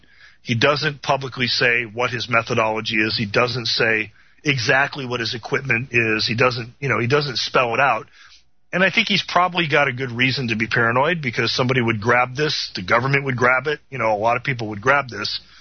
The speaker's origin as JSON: {"language": "English", "town": "Chicago", "region": "Illinois", "country": "United States", "said": "I know people because I'm from Chicago originally."}